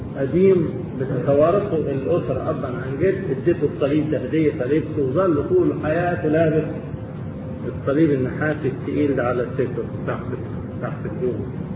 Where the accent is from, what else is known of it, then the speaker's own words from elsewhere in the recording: Egypt; زي عندنا في مصر